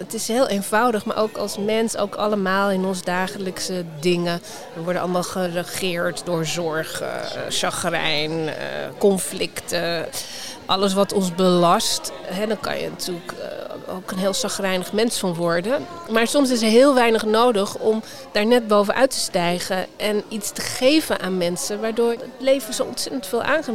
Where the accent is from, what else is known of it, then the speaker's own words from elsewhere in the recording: Wormer, North Holland, Netherlands; ik groeide op in Wormeren in de jaren 70. En daar had je geen bibliotheek. Alleen een bibliotheekbus.